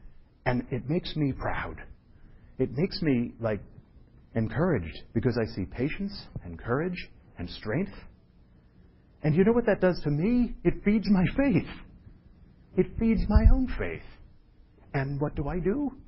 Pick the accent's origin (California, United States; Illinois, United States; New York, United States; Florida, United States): New York, United States; I'm from New York. I never saw stars as a kid.